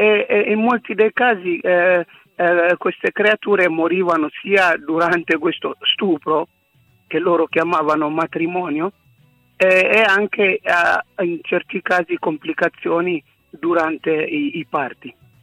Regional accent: Asmara, Maekel, Eritrea; io sono nato e cresciuto ad Asmara da un padre italo-eritreo, per precisione sardo-eritreo, e mia madre di origini del Tigray, della città

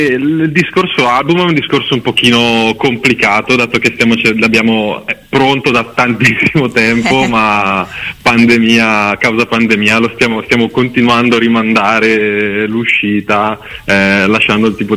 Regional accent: Bergamo, Lombardy, Italy; Noi siamo di Bergamo, siamo sparsi un po' per la provincia bergamasca tutti quanti.

